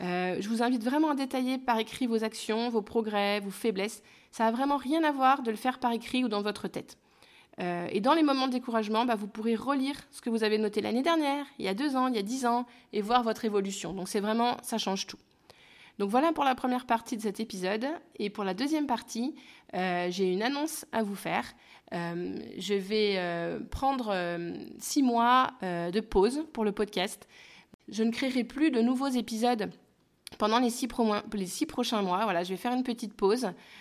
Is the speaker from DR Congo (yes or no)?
no; France; je suis française et que j'apprends l'anglais que depuis 2 ans et demi.